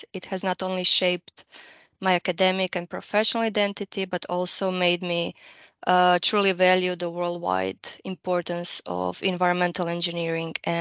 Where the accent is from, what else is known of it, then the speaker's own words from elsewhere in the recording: Croatia; So as I was growing up in Croatia, I always wanted to be a teacher.